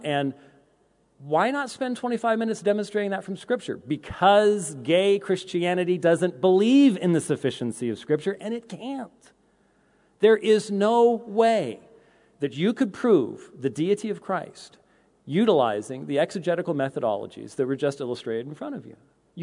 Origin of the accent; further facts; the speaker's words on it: Scotland, United Kingdom; I'm Scottish